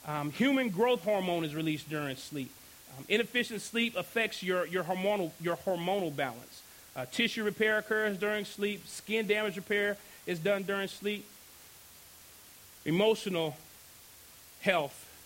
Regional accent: Dallas, Texas, United States; I am originally from Dallas.

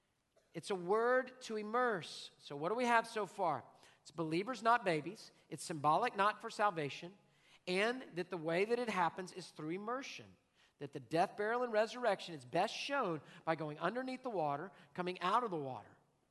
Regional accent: Houston, Texas, United States; Lord, have you seen Houston bayous? I grew up in Houston.

